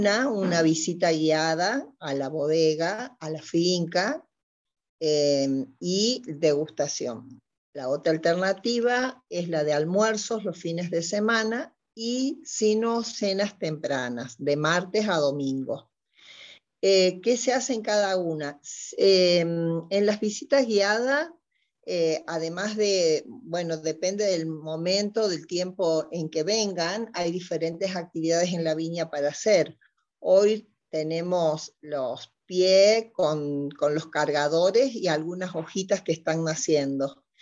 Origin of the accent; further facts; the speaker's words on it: Córdoba, Argentina; now in La Rioja, Argentina; porque nosotros, bueno, originariamente somos de Córdoba